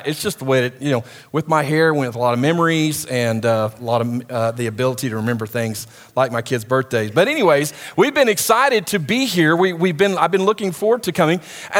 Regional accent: Duncan, Oklahoma, United States; dad was in the Army in Vietnam, stationed in Fort Sill, met my mom in Sulphur. So I'm an Okie boy, born and raised in Duncan.

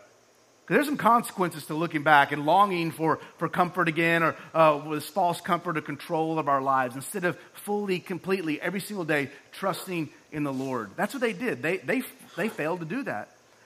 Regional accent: Oklahoma, United States; I mean, we're from Oklahoma, so it's probably a tornado, you know what I'm saying?

